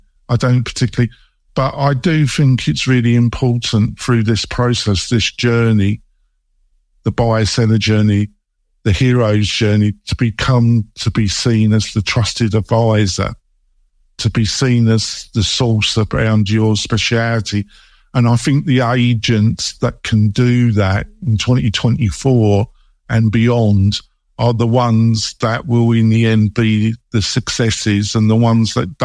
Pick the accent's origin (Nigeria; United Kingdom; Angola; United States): United Kingdom; England; maybe because I'm English and the culture that I come from